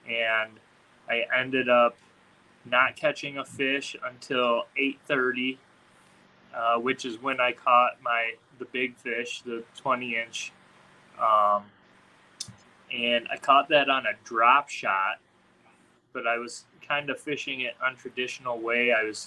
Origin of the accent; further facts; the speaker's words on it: Michigan, United States; I'm from Michigan, but yeah.